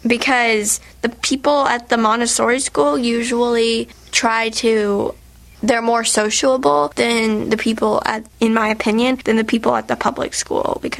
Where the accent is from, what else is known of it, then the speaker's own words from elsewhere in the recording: Huntsville, Alabama, United States; Huntsville, Alabama.